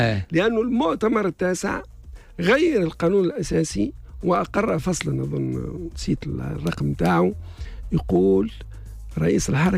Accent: Tunisia; احنا لو جينا كتونسي كانسان يحب يخدم البلاد مرحبا بيه

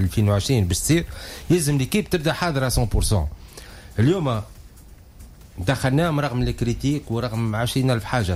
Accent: Tunisia; اختيار حسب الموجود عندنا في تونس

